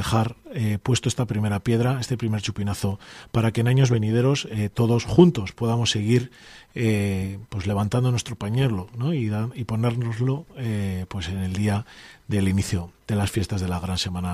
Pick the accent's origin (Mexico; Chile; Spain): Spain; Laredo, Cantabria; Estoy emocionado porque es mi pueblo